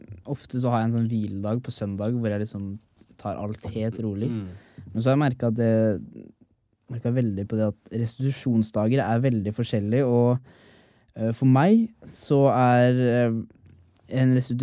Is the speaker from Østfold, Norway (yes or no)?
yes; Sarpsborg, Østfold, Norway; now in Oslo, Norway; når jeg drar hjem til hjembyen min i Sarpsborg.